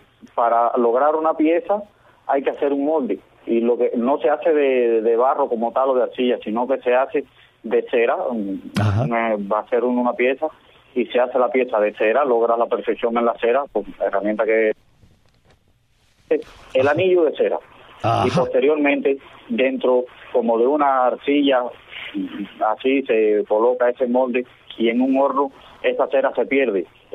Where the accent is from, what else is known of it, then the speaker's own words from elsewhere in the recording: Arroyo Blanco, Sancti Spíritus, Cuba; nací en un pueblecito de aquí de Jatibonico, Arroyo Blanco, es del tamaño de un pañuelo, por decir, pero es el lienzo más hermoso que recuerdo en mi corazón. Ahí nací, me crié, tengo 41 años